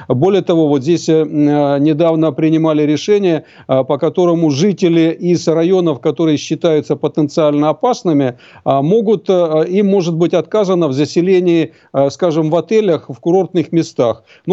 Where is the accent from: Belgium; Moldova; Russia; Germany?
Germany; Я, как каждый немец, отношусь к категории людей, которые уважают законы и правила.